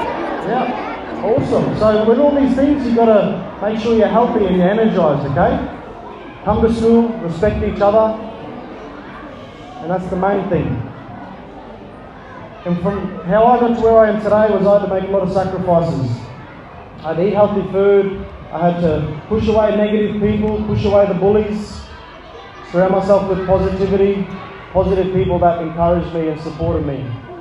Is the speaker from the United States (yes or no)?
no; Cairns, Queensland, Australia; born there; I was born in Cairns. I'm an Aboriginal man on my father's side, so Indigenous heritage. And I'm Welsh on my mother's side. And my Indigenous heritage is from Mount Isa